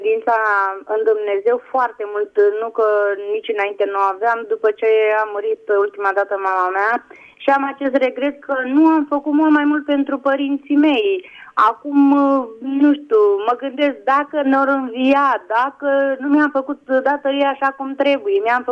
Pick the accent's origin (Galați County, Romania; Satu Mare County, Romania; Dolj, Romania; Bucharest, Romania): Dolj, Romania; Craiova; Sunt din Craiova, aș vrea să pun și eu o întrebare